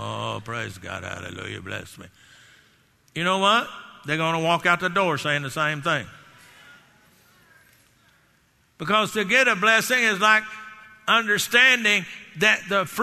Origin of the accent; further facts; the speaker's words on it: Garland, Texas, United States; I would take Nick and Dave with me up to Garland, my hometown.